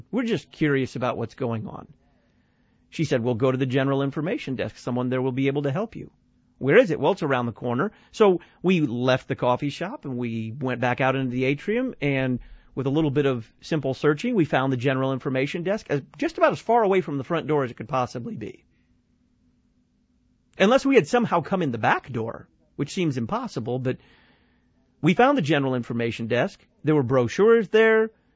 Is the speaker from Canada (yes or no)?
no; Dallas, Texas, United States; I come from Texas. I come from Dallas, and in Dallas, you say hello to the guy who pumps your gas.